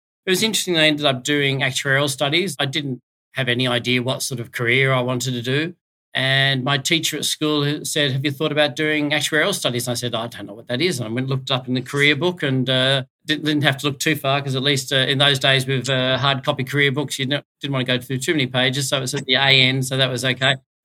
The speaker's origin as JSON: {"language": "English", "town": "Sydney", "region": "New South Wales", "country": "Australia", "tie": "born or raised there", "said": "I grew up in Sydney. I went to one school for my whole schooling."}